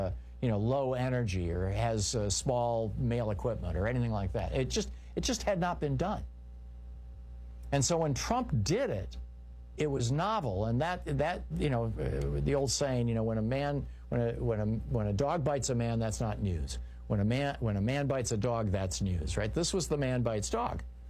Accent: Midwest, United States; Nah, I grew up in the Midwest.

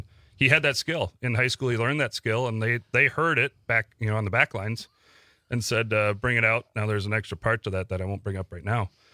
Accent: Bellevue, Washington, United States; Well, I grew up in Bellevue, and then once I got a little older after college

